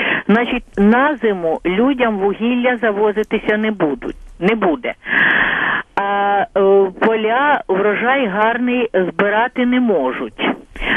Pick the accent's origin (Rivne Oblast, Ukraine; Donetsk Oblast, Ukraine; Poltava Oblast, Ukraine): Donetsk Oblast, Ukraine; now in Ternopil, Ukraine; Тернопіль. Я сама з Донеччини і підтримую контакт з моїми друзями на Донеччині